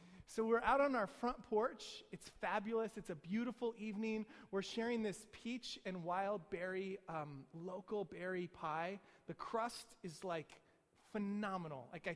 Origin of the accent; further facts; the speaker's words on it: Kansas City, United States; that church in Kansas City, my hometown